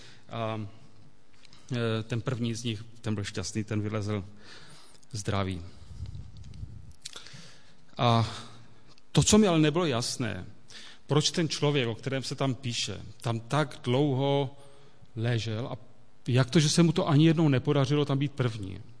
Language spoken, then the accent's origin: Czech; Havířov, Moravian-Silesian Region, Czechia; A protože jsem vyrůstal v Havířově, tak všechny biblické příběhy se odehrávaly v Havířově